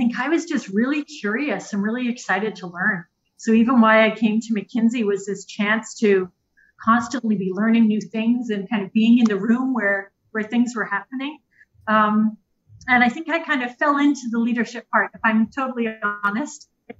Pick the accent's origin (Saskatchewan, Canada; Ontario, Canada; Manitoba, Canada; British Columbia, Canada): Ontario, Canada; I'm Canadian originally, so I was extra excited to be able to be talking today. Grew up just outside Toronto, regular kind of suburban upbringing.